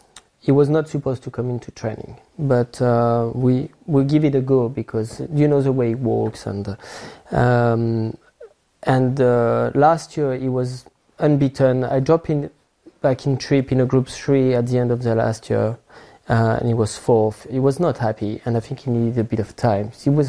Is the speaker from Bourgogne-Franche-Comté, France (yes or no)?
yes; Bourgogne-Franche-Comté, France; I'm from Burgundy, and we had a farm.